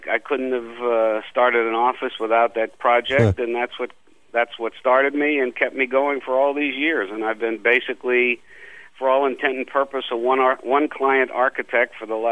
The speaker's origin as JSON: {"language": "English", "town": "Miami", "region": "Florida", "country": "United States", "tie": "born or raised there", "said": "I think the major influence for me, and very fortunate, was that I grew up in a tourist town."}